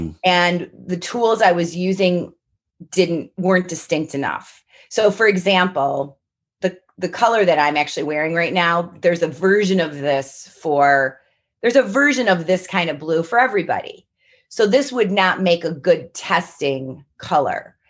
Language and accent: English; Rochester, New York, United States; So Rochester is my home. I've lived there my whole life. I grew up on Canisius Lake, and I've lived, you know, in all different suburbs, and I'm currently living in the city, which I love, love, love.